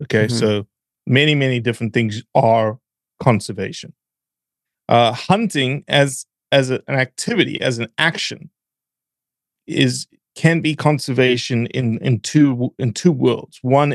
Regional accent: Johannesburg, Gauteng, South Africa; I lived in a town of 8.5 million people in Johannesburg. So it's like growing up in LA or growing up in New York.

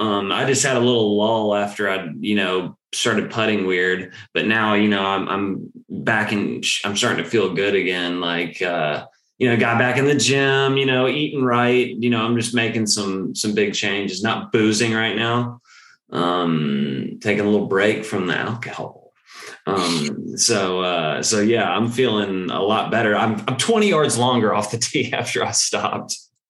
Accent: Alabama, United States; because like I'm from Bama. Not that I have like a redneck accent or anything

